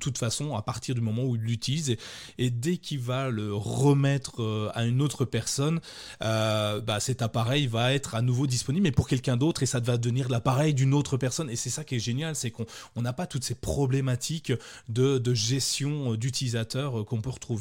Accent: France; nous on dit micro-entrepreneur, j'imagine, chez nous en France, c'est la même chose

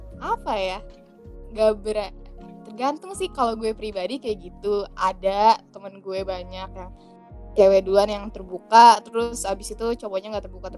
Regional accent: Jakarta, Indonesia; now in Bandung, Indonesia; Gue kuliah di Bandung sekarang, tapi gue asal Jakarta.

